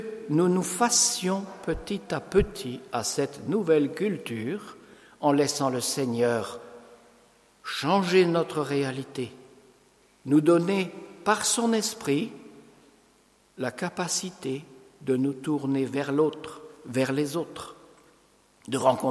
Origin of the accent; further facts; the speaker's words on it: Grand Est, France; vous savez tous que je suis un Alsacien.